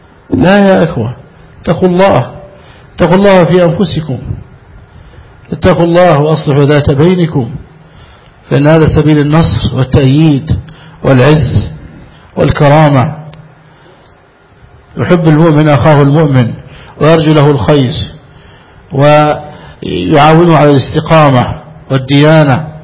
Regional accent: Egypt; عندنا في مصر تأكل من الزبالة؟

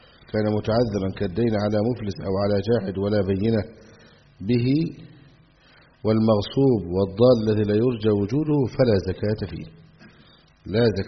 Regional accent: Egypt; لو أن نصاب الزكاة المال في بلادنا مصر 85 جرام تقريبا

